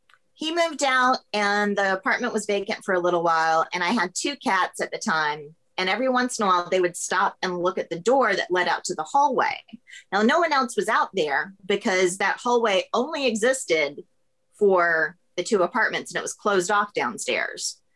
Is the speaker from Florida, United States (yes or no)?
yes; Florida, United States; because, you know, I grew up in Florida. So it was neat to move somewhere that had well-established ghost stories already.